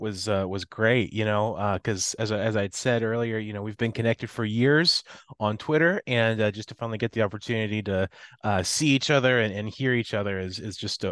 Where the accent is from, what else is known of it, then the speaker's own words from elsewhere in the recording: Ripley, West Virginia, United States; So, you know, I grew up in Ripley, West Virginia. It's a small town, roughly 4,000 people, and it's very Baptist, a lot of fundamentalists, sprinkling of Methodists here and there.